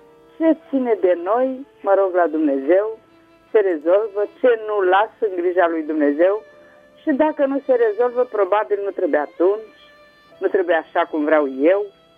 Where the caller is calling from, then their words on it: Tulsa, Oklahoma, United States; de la Tulsa.